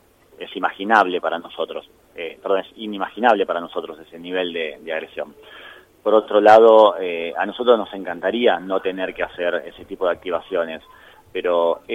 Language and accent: Spanish; Jujuy, Argentina; Somos de la provincia de Jujuy, yo soy jujeño